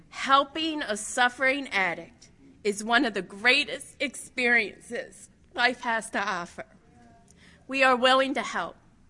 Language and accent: English; Maryland, United States; I grew up north of Baltimore. I grew up in Carroll County in a little small suburb